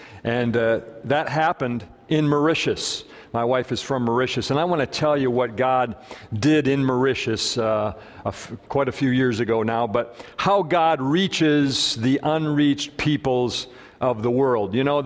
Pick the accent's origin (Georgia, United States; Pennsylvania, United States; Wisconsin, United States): Wisconsin, United States; Park Falls; born there; I was born in Glidden. Well, I was born in Park Falls. My dad was pastoring in Glidden up there in the Shequamigan Forest. That's where I was born.